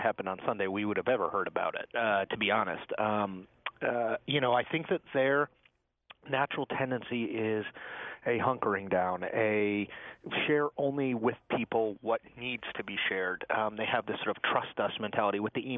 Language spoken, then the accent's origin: English; Connecticut, United States; I've been listening to Colin McEnroe since I was a teenager. I grew up in Connecticut.